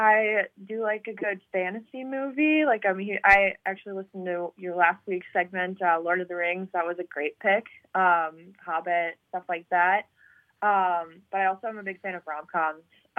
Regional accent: Green Bay, Wisconsin, United States; now in Madison, United States

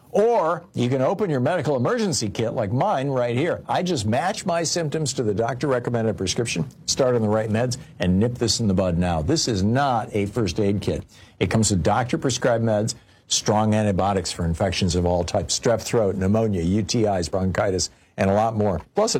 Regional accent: Michigan, United States; I grew up in Michigan. I learned how to drive in Michigan. It's just an absolutely great state, and it's really the microcosm of America.

